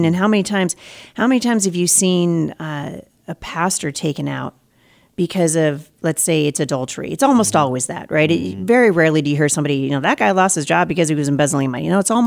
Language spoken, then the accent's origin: English; Pacific Northwest, United States; I'm from the Pacific Northwest. I live just outside of Portland, Oregon.